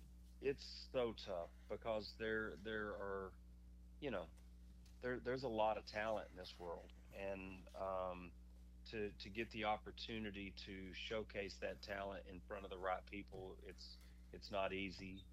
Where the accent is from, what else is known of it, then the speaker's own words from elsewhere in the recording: Texas, United States; Yes, sir. I was raised in Texas, and I didn't even get into music until I was a senior in high school.